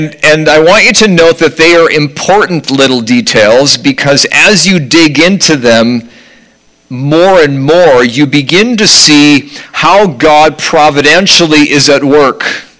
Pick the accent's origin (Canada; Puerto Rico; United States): Canada; I almost said province because I'm from Canada, and we have provinces, okay?